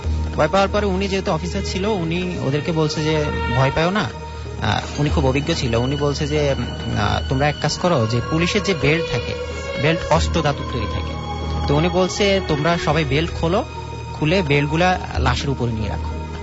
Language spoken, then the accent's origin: Bangla; Nakhalpara, Dhaka Division, Bangladesh; নাখালপাড়া থেকে আসছি।